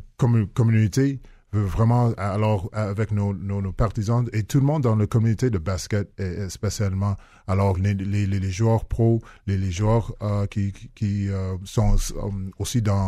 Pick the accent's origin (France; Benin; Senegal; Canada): Canada; Montreal, Quebec; C'était pas quelque chose qu'on avait pour moi quand j'étais jeune ici en Montréal.